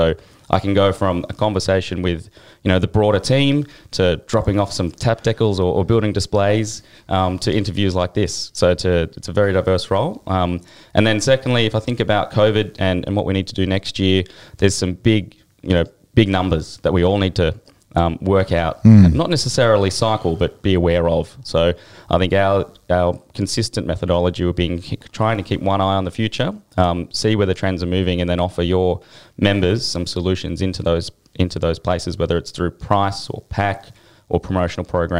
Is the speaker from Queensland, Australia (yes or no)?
no; New South Wales, Australia; now in Western Australia; I am from Western Sydney, which is probably why my affinity for VB is so strong, the VB heartland. I'm pleased to say that I've been well adopted into the WA lifestyle